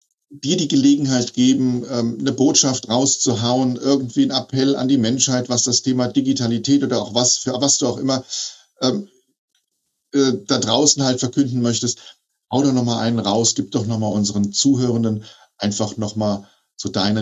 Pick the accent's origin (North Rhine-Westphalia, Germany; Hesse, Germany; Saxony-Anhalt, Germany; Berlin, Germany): Hesse, Germany; jetzt habe ich die 55 überschritten, aber ich sage immer, ich bin noch 15 im Kopf. Ich habe viel Scherz im Kopf, wie man so schön sagt bei uns in Hessen.